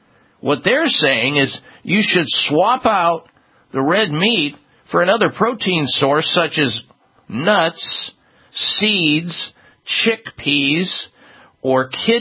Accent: Midwest, United States; growing up in the Midwest, I'll tell you, we had red meat three times a day.

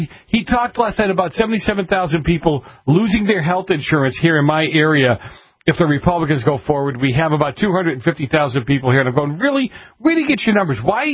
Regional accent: Boston, Massachusetts, United States; You're from New Jersey. I'm from Boston. We normally don't get along.

